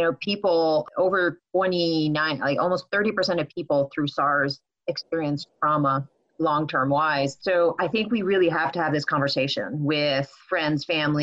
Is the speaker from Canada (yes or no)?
yes; Canada; my family, I'm Canadian, so I talked to my family members in Canada